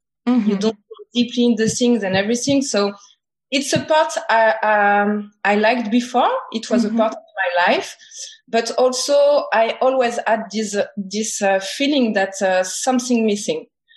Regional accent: Martinique; I'm from Martinique. My dad is from Martinique.

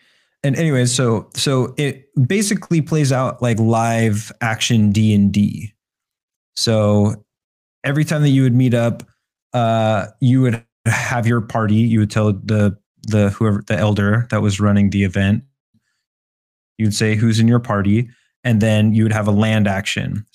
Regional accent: Colorado, United States; moved away as an adult; now in Amsterdam, Netherlands; I moved to Amsterdam 2.5 years ago only, actually. So I grew up in Colorado, in a suburb of Denver. And when I was 23, I just felt pretty bored. So I just felt like there wasn't opportunity for me in Colorado.

